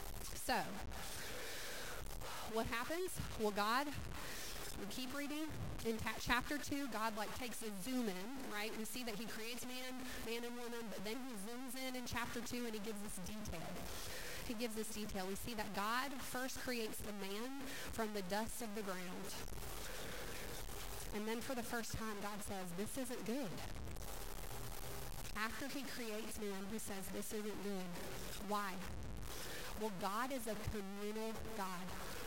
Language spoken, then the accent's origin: English; United States; accent: country; I'm from America. I've got a country accent sometimes.